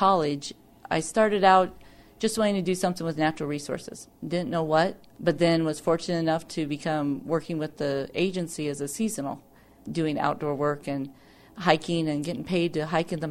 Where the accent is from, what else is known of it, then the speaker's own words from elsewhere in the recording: Clarkston, Washington, United States; born there; I was born in Clarkston, Washington, and actually I grew up moving all around the United States. My father worked for the Forest Service.